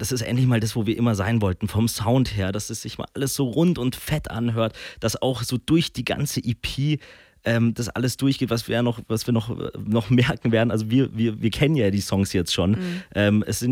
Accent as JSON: {"language": "German", "town": "Munich", "region": "Bavaria", "country": "Germany", "tie": "born or raised there", "said": "Wir sind alle in München aufgewachsen und wir lieben diese Stadt einfach über alles."}